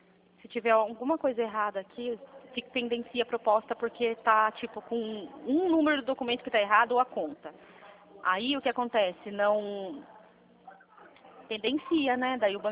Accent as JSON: {"language": "Portuguese", "town": "Piracicaba", "region": "São Paulo", "country": "Brazil", "said": "Isso, sou aqui de Piracicaba."}